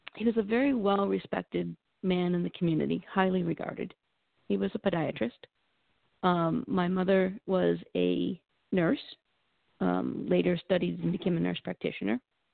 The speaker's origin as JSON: {"language": "English", "region": "Massachusetts", "country": "United States", "said": "I'm actually from Massachusetts, and I've only been in Georgia for about 5 years. But I was born just outside of Boston"}